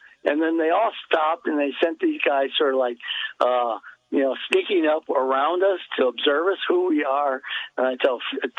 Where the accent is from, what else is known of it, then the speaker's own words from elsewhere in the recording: California, United States; It's my home state, and I'm really kind of depressed, but also more disgusted than depressed that people there can be so complacent that they have this idiot as a governor.